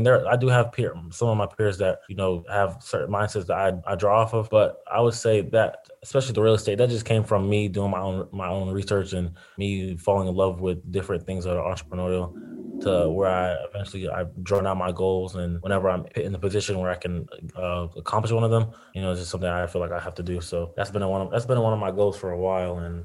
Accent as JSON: {"language": "English", "town": "Raleigh", "region": "North Carolina", "country": "United States", "tie": "born or raised there", "also_born_or_lived": "Boston", "lives_now": "Greensboro, United States", "said": "I'm actually from Raleigh, North Carolina. I was born in Boston, but raised in Raleigh. And then now I'm in Greensboro for college."}